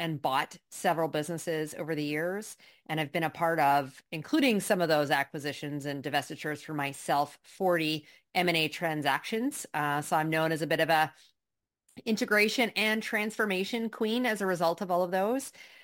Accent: Toronto, Ontario, Canada; also born or lived in New York; now in Miami Beach, United States; I'm originally from Canada. So I've learned how to escape the snow and the cold. So I went from Toronto to New York, to one of the many New Yorkers who escaped at some point during COVID to down here in South Florida.

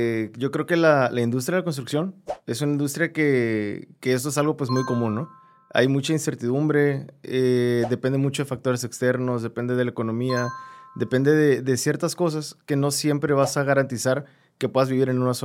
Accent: Sinaloa, Mexico; also born or lived in Sonora; yo soy de Sinaloa, pero yo estudié en Sonora, okay. En Ciudad Obregón.

